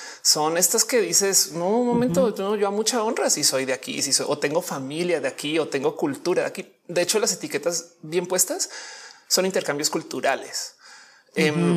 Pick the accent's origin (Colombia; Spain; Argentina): Colombia; yo como colombiana, yo quiero que la gente sepa que soy de Colombia. O sea, también soy mexicana.